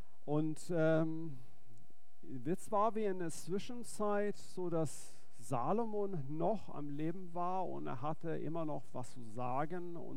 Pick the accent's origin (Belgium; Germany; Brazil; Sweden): Sweden; sondern ich bin ursprünglich Schwede